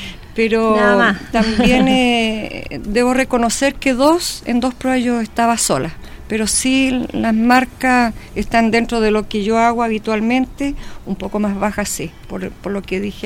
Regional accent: Chile; nosotros como chilenos íbamos invitados

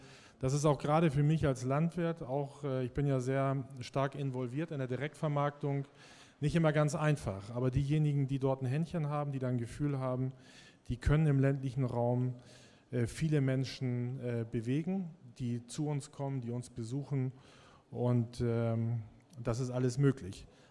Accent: Schleswig-Holstein, Germany; Das ist ungefähr die gleiche Größe wie in meinem Heimatbundesland in Schleswig-Holstein.

